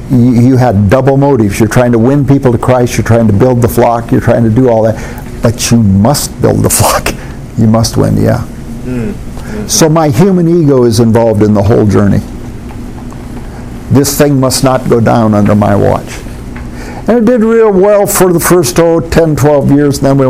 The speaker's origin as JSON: {"language": "English", "region": "West Coast", "country": "United States", "said": "I came here from the West Coast, so I'm a left coaster, see?"}